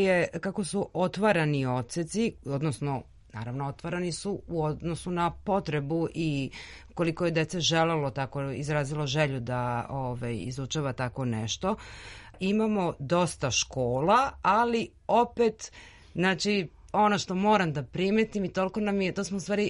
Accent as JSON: {"language": "Serbian", "region": "Belgrade", "country": "Serbia", "tie": "born there", "said": "ja sam rođena u Beogradu"}